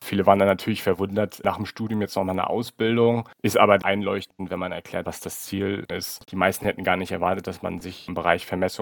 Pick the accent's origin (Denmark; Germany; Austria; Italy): Germany; Hamburg; Weil ich gebürtiger Hamburger bin, war es für mich eigentlich klar, dass ich einen Arbeitgeber in Hamburg finden möchte.